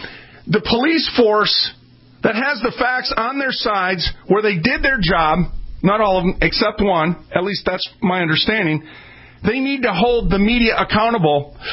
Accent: Minneapolis, Minnesota, United States; I'm from Minneapolis. That area, I drove down there right after it happened.

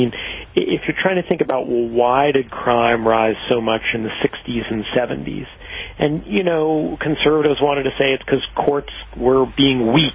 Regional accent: New York City, New York, United States; I grew up in New York in the 1980s, and it felt very different then than it has for most of the last 20 years or so

